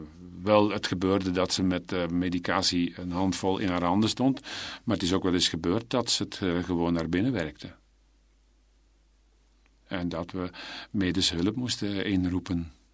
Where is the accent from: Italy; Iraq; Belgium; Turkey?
Belgium; Pellenberg, Flemish Brabant; Ik ben van Pellenberg en Lovenjoel afkomstig, die van Meesel Kiezigem, dat ligt vlakbij.